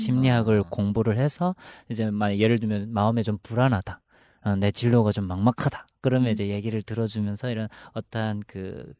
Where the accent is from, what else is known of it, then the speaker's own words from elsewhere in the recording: North Korea; now in South Korea; 우리 고향 사람들 탈북자들을 위한